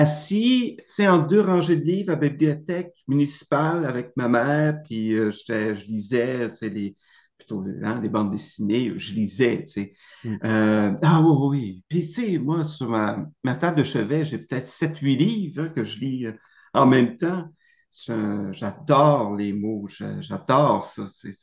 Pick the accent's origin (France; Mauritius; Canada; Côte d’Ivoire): Canada; Baie-Comeau, Quebec; moi, je viens de Baie-Comeau, hein, qui est une petite ville sur la côte nord.